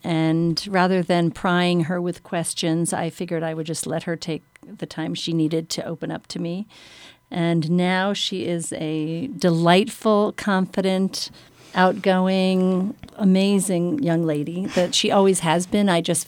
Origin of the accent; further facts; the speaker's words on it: Aspen, Colorado, United States; from Aspen, Colorado.